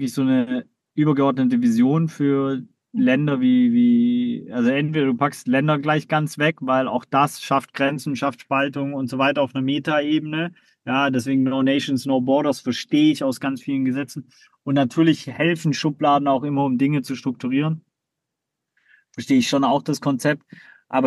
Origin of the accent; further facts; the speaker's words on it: Baden-Württemberg, Germany; ich bin aus dem Schwabenländle, da war immer das Auto das Statussymbol